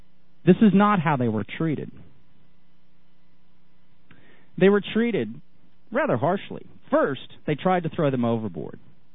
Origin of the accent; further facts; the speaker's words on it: United Kingdom; I am a British citizen and an unpaid volunteer on the Sea Shepherd Conservation Society vessel, Steve Irwin.